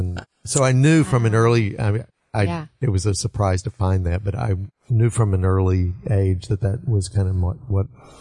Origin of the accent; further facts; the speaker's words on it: Snyder, United States; I grew up in Snyder